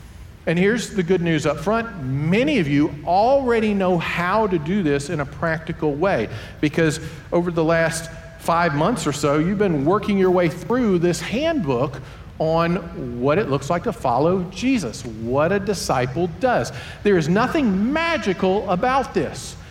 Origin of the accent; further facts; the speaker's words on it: North Carolina, United States; See, I'm from North Carolina. You got y'all, if there was a few of us, and then there's all y'alls.